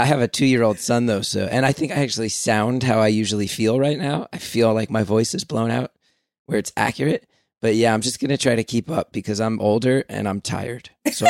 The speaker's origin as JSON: {"language": "English", "region": "New Jersey", "country": "United States", "tie": "born or raised there", "said": "you did mention that I grew up in New Jersey and I have some North Jersey in me, so I'm very skeptical."}